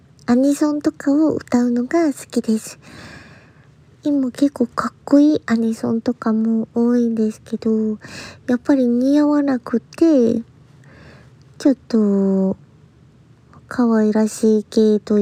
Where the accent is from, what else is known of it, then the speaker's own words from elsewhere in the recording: Aichi, Japan; 出身地は愛知県です。